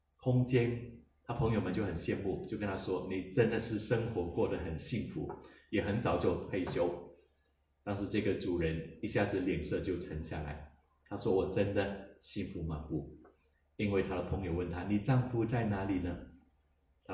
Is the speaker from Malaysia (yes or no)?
yes; Malaysia; 我是来自马来西亚一个小镇，我很能够体会这个字里行间里面的意思。